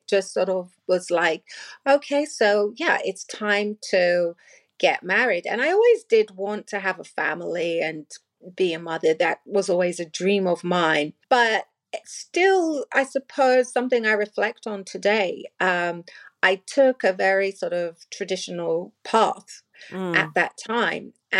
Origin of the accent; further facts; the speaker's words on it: London, United Kingdom; I'm born and raised in London.